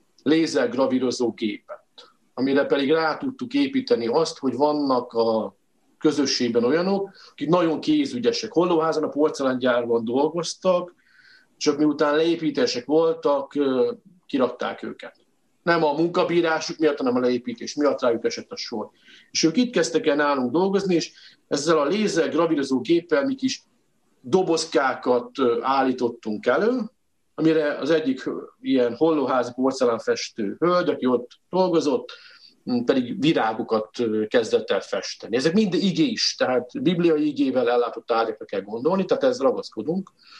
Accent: Szabolcs-Szatmár-Bereg, Hungary; én Szabolcsból származom

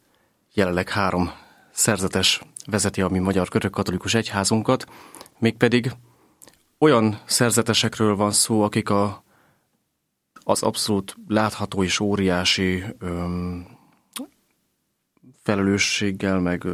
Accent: Budapest, Hungary; mint budapesti gyerekként, aki azelőtt csak plébániával találkozott

